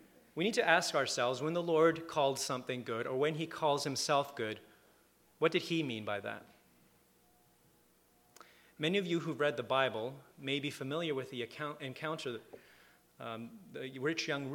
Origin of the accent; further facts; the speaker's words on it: Vancouver, British Columbia, Canada; born there; I was born in Vancouver. And you might say, well, you must have lived there and just come here recently. But that's not true either. In fact, I lived in three different provinces, and not only that, but I've lived in two different countries.